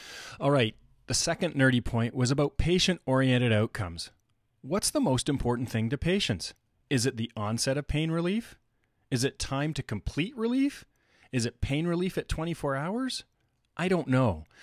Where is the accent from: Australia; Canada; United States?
Canada; I am Canadian